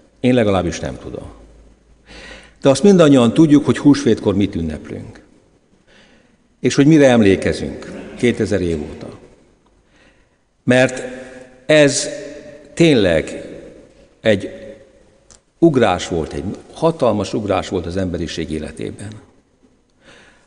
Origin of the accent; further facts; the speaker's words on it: Fertőd, Győr-Moson-Sopron, Hungary; Fertődön nőttem fel kisgyermekkoromban